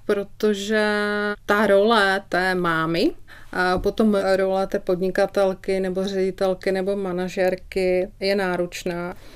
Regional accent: Ostrava, Moravian-Silesian Region, Czechia; born there; Já, jelikož je to moje rodné město

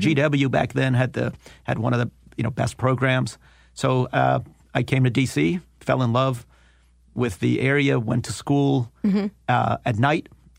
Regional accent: Los Angeles, California, United States; also born or lived in Iran; I was born in Iran. Mm-hmm. So I was a product of the revolution, came out here in 1979 mm-hmm. when I was about 10 years old with my mm-hmm. family and came to Los Angeles. So I grew up in Los Angeles

